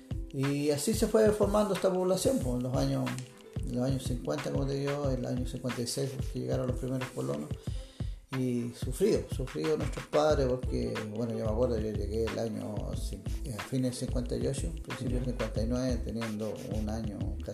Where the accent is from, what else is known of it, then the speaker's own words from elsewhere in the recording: Reñaca, Valparaíso, Chile; Y nos fuimos quedando aquí, enamorado de Reñaca. Yo nunca quise irme de acá. Soy, como te digo, nacido, criado acá. Entonces conozco la vida de Reñaca